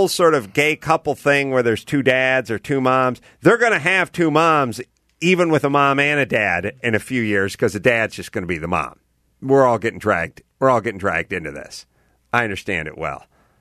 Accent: California, United States; I grew up in the Valley

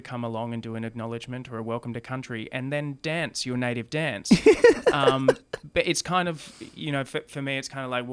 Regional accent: Wagga Wagga, New South Wales, Australia; So I grew up in Wagga Wagga, land of many crows. but my family are from off the Brungle Mission.

